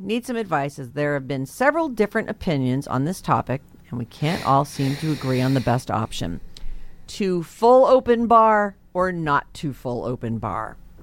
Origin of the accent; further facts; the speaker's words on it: California, United States; now in Los Angeles, United States; I'm from the Bay Area. Yes, we now live in LA, and my family is scattered up and down the West Coast